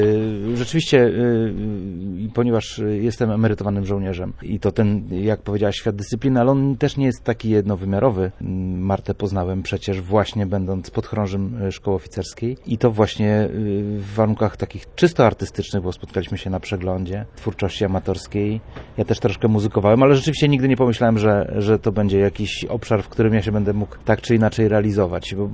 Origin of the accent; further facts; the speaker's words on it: Wrocław, Lower Silesian Voivodeship, Poland; also born or lived in Kielce; now in Gdynia, Poland; Urodziłem się w Kielcach, dojrzewałem we Wrocławiu, a wydoroślałem nad morzem. Może nie w Gdyni, bo swoje pierwsze kroki nadmorskie stawiałem w Rozewiu.